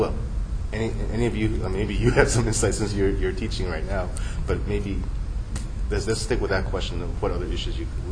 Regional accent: New York City, New York, United States; And I grew up in New York City, where it's very cosmopolitan

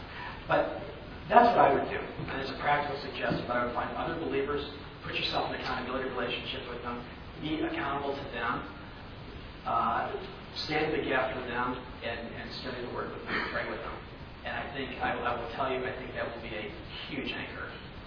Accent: Midwest, United States; And she was from New York, and I was from the Midwest

